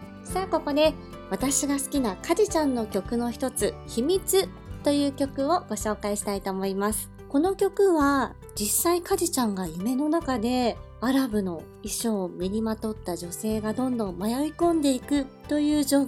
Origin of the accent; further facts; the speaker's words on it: Kyushu, Japan; 私も九州出身ということで、この福 岡に移住された方のエピソード、とても興味深く読みました。